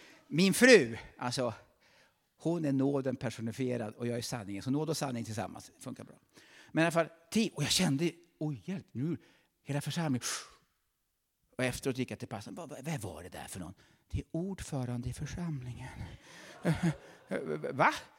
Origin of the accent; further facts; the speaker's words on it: Värmland, Sweden; accent: Värmland dialect; Ut på fältet till Värmland. Till Värmland. Så jag talar värmländska.